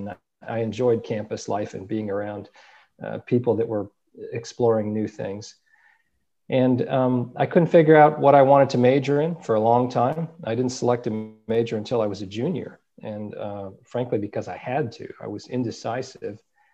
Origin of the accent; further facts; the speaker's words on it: Phoenix, Arizona, United States; Obviously, growing up in Phoenix, I had lots of jobs at stores and restaurants and things, making ends meet, and during college to make some money.